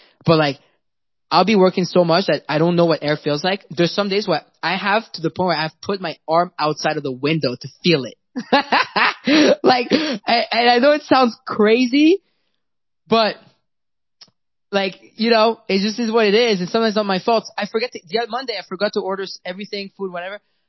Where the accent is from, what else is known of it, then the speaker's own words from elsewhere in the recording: Paris, Île-de-France, France; English is a second language; I mean, I'm French. I was born and raised in Paris. I'm Iranian. I'm born and raised in Paris.